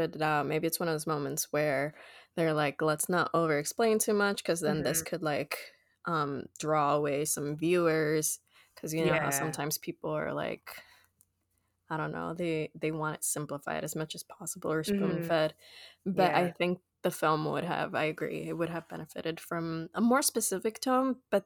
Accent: Puerto Rico; I'm from Puerto Rico, so a completely different culture

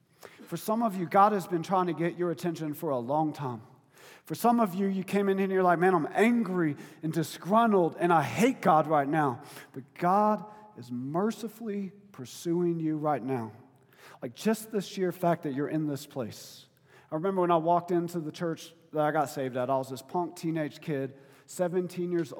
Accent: Florida, United States; Like, I'm from Florida, right? And we had a couple houses that were, like, worth $1 million.

